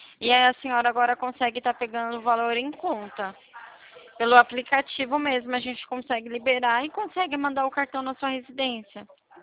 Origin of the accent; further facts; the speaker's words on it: Atibaia, São Paulo, Brazil; eu sou de Atibaia.